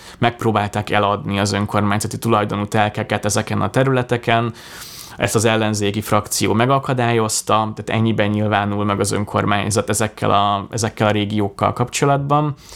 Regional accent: Budapest, Hungary; Én 29 éve csepeli vagyok, kisebb-nagyobb megszakításokkal azért mindig a kerületben éltem. Jelenleg is ott élek

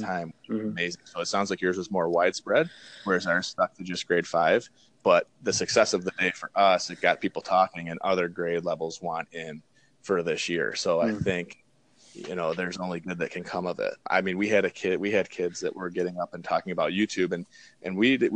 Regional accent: New York, United States; we're from New York.

